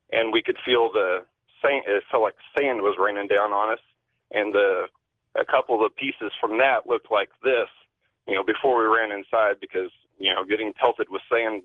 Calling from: Missouri, United States; I'm calling from Missouri.

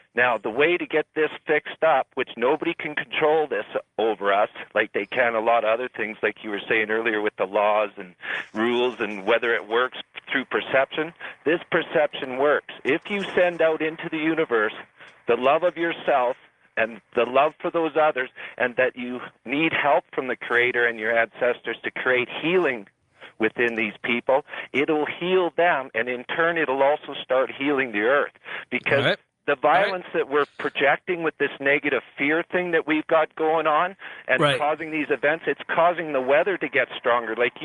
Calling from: Calgary, Alberta, Canada; I'm calling from Calgary.

